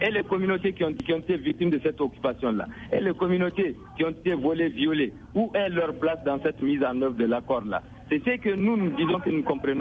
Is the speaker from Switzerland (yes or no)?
no; Mali; Nous sommes des Maliens au même titre que tous les autres Maliens.